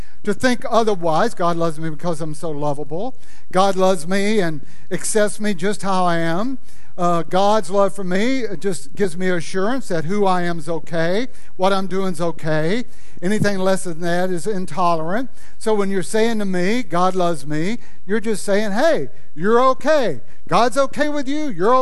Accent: Louisiana, United States; When I was growing up in Louisiana, revival happened in April.

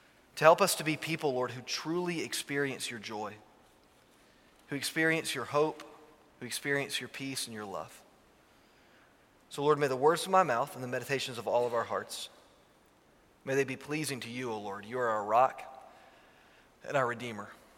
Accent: Georgia, United States; also born or lived in Virginia; It's more like the mountains that I grew up around in Georgia and Virginia.

